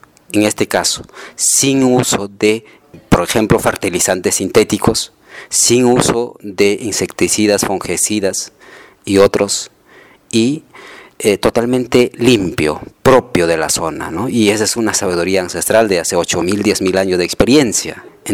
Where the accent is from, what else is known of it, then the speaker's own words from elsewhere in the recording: Ayacucho, Peru; soy de origen de Ayacucho. Vengo trabajando en Apurímac y Ayacucho